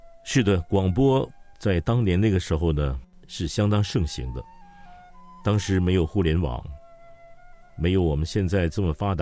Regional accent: Singapore; also born or lived in Paris, France / Hong Kong; 我小的时候在新加坡出生长大，接受基本教育，后来在欧洲法国巴黎成长，然后在香港作为我的大本营

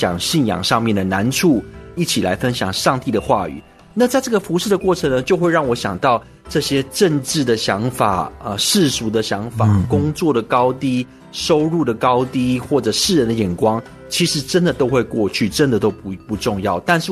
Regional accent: Taiwan; accent: Taiwanese; 但是我很感谢的是，即使我是台湾口音啊

